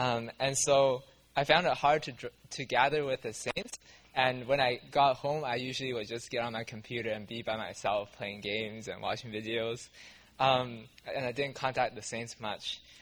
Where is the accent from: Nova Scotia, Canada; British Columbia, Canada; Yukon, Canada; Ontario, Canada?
British Columbia, Canada; Vancouver; from Vancouver.